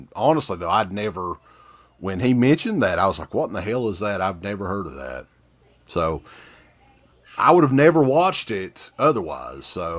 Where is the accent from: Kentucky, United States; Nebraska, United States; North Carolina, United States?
Kentucky, United States; We're from Kentucky. We shouldn't be expected to do.